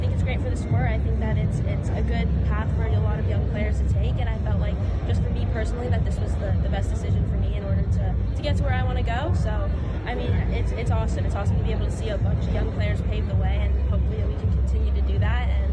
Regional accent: California, United States; You know, I'm from California, so it's not too far from home.

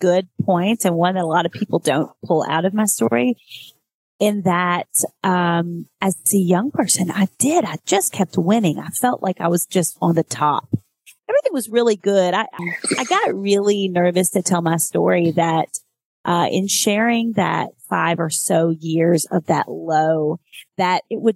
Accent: Kentucky, United States; So I leave this tiny town and then I'm on national TV doing Miss America and I'm Miss Kentucky

